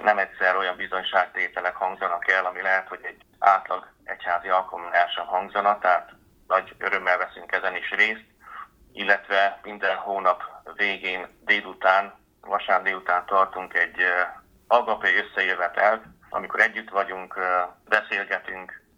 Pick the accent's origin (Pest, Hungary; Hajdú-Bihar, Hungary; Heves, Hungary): Hajdú-Bihar, Hungary; Körösszegapáti; visszakerülve a Tiszántúra, én tiszántúli ember vagyok, Körösszegapátiban nőttem föl.